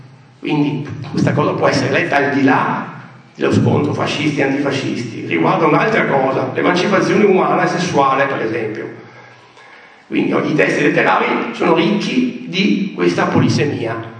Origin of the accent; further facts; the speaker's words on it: Venice, Veneto, Italy; a Porto Marghera, vicino a dove sono nato io, sono veneziano, avevo Porto Marghera davanti agli occhi